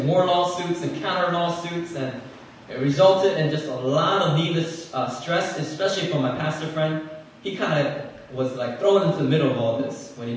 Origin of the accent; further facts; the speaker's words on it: Philadelphia, Pennsylvania, United States; Funny thing is, this church that she asked me to pray for used to be the church that I grew up in Philadelphia. When I was in like third grade to sixth grade, this is the church I grew up in.